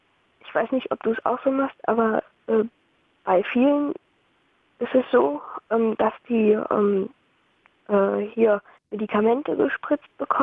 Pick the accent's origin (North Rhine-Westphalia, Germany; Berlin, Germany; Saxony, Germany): Berlin, Germany; Marzahn, Berlin.